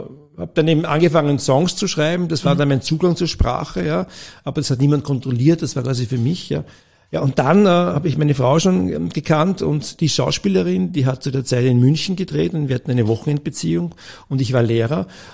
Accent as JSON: {"language": "German", "region": "Vienna", "country": "Austria", "tie": "born or raised there", "said": "Ja, also ich bin in Wien groß geworden."}